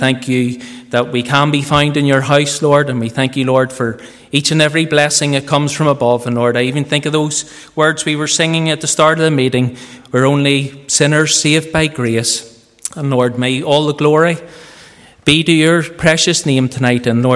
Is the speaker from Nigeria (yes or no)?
no; Bangor, Northern Ireland, United Kingdom; I was born in the Roman Catholic family. And away back then, we lived in a place in Bangor called Kilcooley.